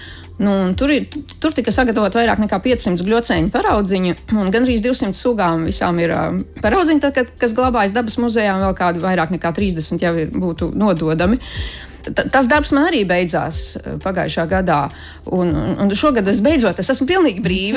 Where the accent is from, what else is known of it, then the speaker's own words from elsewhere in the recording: Riga, Latvia; Nu, es vispār esmu rīdzinieks